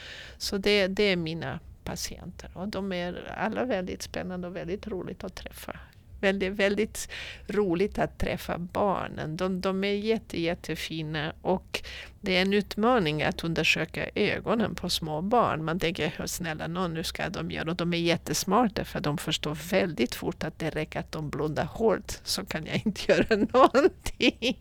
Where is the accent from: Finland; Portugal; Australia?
Portugal; moved away as an adult; also born or lived in Lisbon; now in Umeå, Sweden; Så jag är i Umeå därför att jag vill. Jag valde Umeå. Och jag kommer från Portugal, så det brukar inte vara så lätt att förklara hur man kan välja Umeå över Portugal. Jag läste i Lissabon och jag gjorde min AT där.